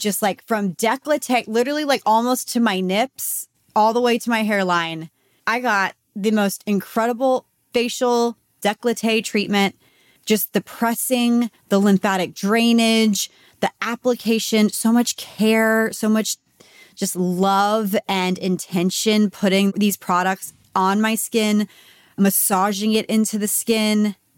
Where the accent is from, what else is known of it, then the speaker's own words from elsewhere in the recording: Texas, United States; I'm from Texas. I'm going to say Biologique.